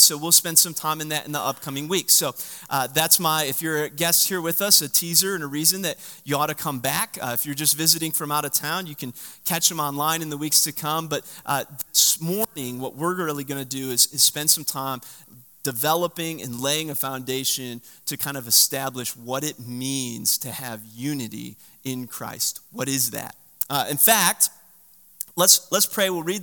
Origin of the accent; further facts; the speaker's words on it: Michigan, United States; For many of you, you know that I grew up in Michigan. I went to school at the University of Michigan.